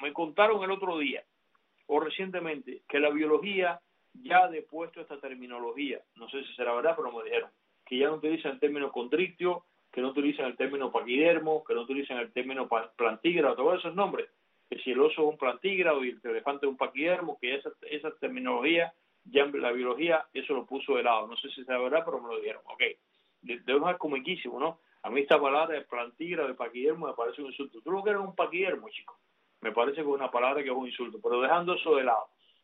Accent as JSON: {"language": "Spanish", "country": "Cuba", "said": "yo como cubano de la isla"}